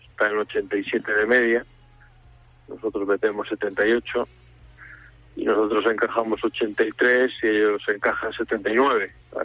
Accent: Lugo, Galicia, Spain; soy de Lugo, de Mariña

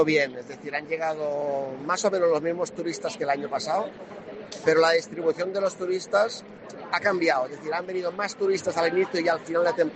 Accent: Balearic Islands, Spain; siendo evidentemente menorquín

